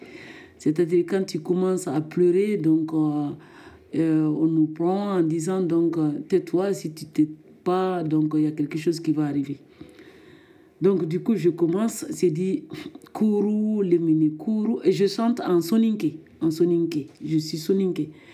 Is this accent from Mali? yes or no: yes; Mali; Donc je viens du Mali, donc il y a beaucoup de compétences artisanales, là.